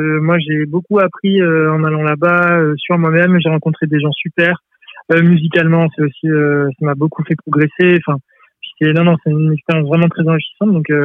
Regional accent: Geneva, Switzerland; born there; je suis né à Genève, même si j'ai pas la nationalité suisse, mais je suis né à Genève

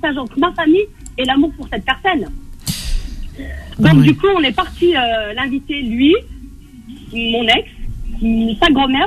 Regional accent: France; born there; Donc moi, je suis kabyle, née en France, d'origine kabyle avec une éducation stricte kabyle

